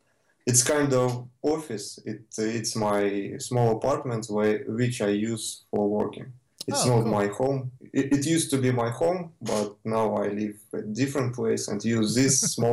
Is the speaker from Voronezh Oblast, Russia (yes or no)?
no; Omsk, Omsk Oblast, Russia; I'm from Omsk. It's a big industrial city in West Siberia. It's an average Russian city with all the advantages and disadvantages.